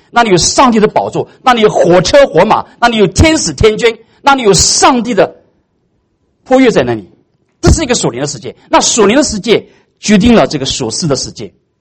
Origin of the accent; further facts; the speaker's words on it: China; 好多人说好人一生平安，我们中国人喜欢讲这些话